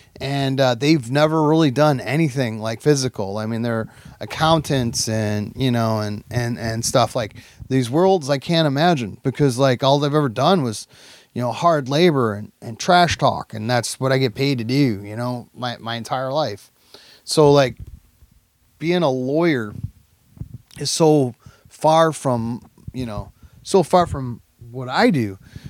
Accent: Fremont, Ohio, United States; forever be faithful to my hometown one in Fremont, Ohio

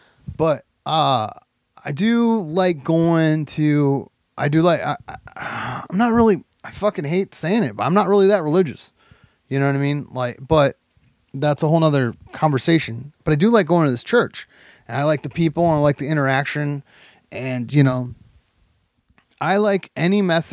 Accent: Fremont, Ohio, United States; forever be faithful to my hometown one in Fremont, Ohio

